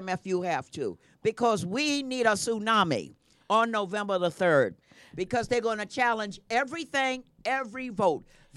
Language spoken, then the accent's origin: English; New York, United States; I'm from New York. I can't help it.